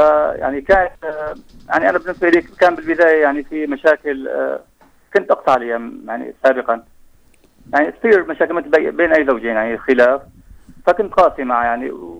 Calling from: Aleppo, Aleppo Governorate, Syria; من حلب، متزوج وعندي 3 أولاد، شاب وبنتين

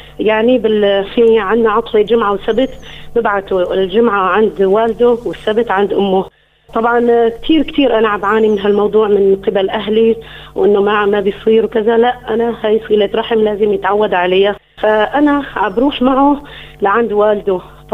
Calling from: Aleppo, Aleppo Governorate, Syria

